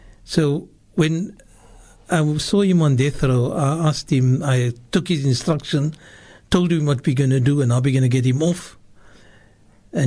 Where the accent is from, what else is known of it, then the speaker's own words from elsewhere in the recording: Salt River, Arizona, United States; That's the problem of growing up in Salt River.